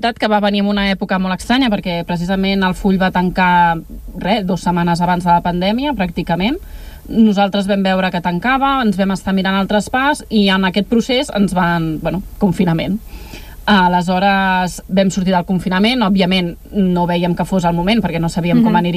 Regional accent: Badalona, Catalonia, Spain; Doncs el motiu principal és perquè som de Badalona.

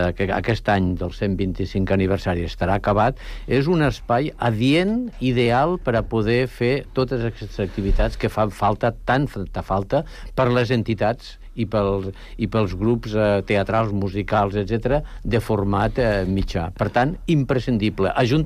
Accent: Ponts, Catalonia, Spain; guardo al meu poble Ponts, província de Lleida, per a donar-les a Sant Cugat.

